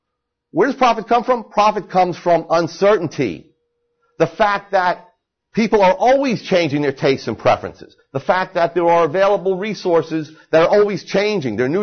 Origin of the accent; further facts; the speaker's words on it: New Jersey, United States; ignore the fact that my name ends in a vowel and I come from New Jersey.